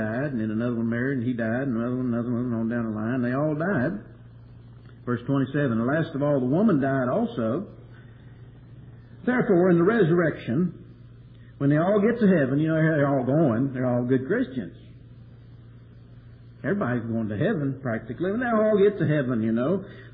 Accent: Kentucky, United States; I didn't. I say law. I'm from Kentucky, sorry.

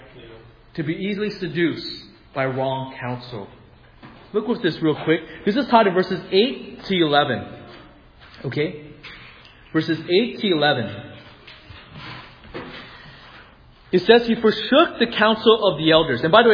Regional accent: United States; born there; I'm ABC. I'm American-born Chinese, right?

